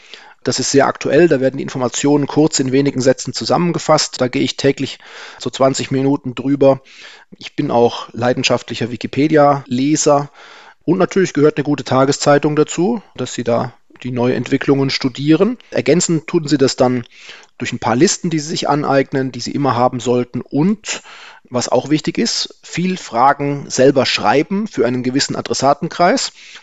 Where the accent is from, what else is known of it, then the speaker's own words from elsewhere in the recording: Oberstdorf, Bavaria, Germany; in meiner Heimat in Oberstdorf, ich komme ja aus dem Allgäu